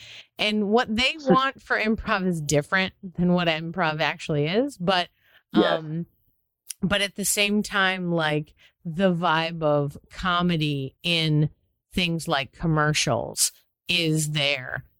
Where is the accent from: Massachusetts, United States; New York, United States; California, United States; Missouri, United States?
Massachusetts, United States; Boston; Also, I'm from Boston, so I remember when Dane Cook started doing stuff